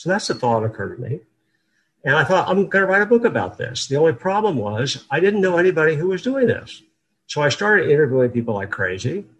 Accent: Kansas, United States; I grew up in Kansas, and by total accident one day in 2018, I'm on my Twitter feed

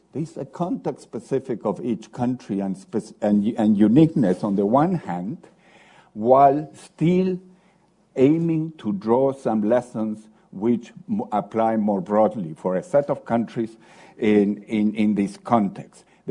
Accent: Chile; I come from Chile and Latin America. We have had our challenges, but we've made progress.

